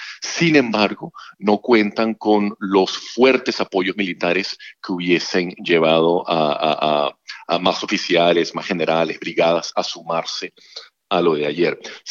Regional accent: Venezuela; now in Canberra, Australia; como otros venezolanos, preocupados, por supuesto, pendientes de la familia

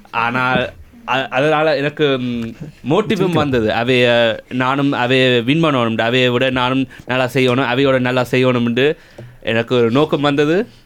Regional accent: Australia; Tamil is a second language; நான் ஆஸ்திரேலியாவில் பிறந்து வளர்ந்து வரும் ஒரு தமிழ் மாணவன். ஆஸ்திரேலியா பிறந்து எல்லாரும் ஆங்கிலம் மட்டும்தான் படிப்பார்கள். நான் தமிழை படித்ததால் எனக்கு ரெண்டாவது மொழியும் தெரியும்.

